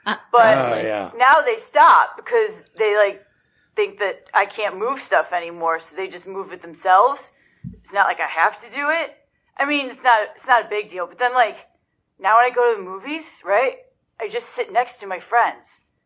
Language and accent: English; Joliet, Illinois, United States; I'm from Joliet, Illinois.